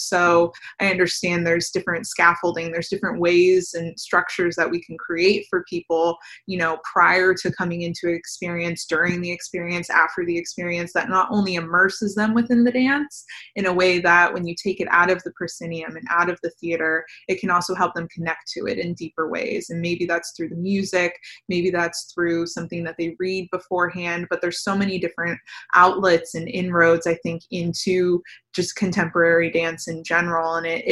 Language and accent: English; St. Petersburg, Florida, United States; No, so actually I was born and raised here in St. Pete.